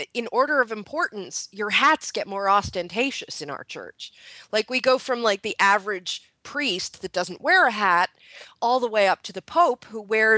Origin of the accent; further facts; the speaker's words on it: Montreal, Quebec, Canada; than what I'm accustomed to from Montreal, you know, with my big cathedrals and whatever.